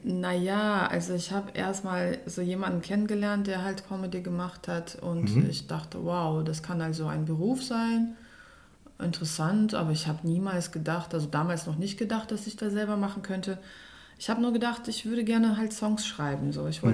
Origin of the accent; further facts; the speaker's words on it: Herzogenrath, North Rhine-Westphalia, Germany; also born or lived in Moscow; Also ich bin in Moskau geboren. Und bin danach dann quasi direkt nach Herzogenrath gezogen.